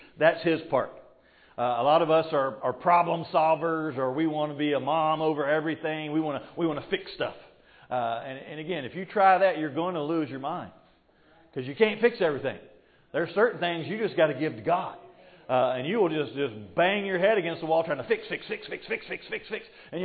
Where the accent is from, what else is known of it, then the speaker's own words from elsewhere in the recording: the South, United States; I'm from the South, and so I talk like I have mental issues.